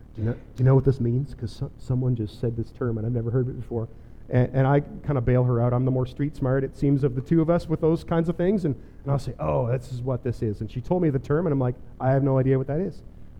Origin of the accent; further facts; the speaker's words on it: Fredericton, New Brunswick, Canada; I grew up kind of outside of Fredericton.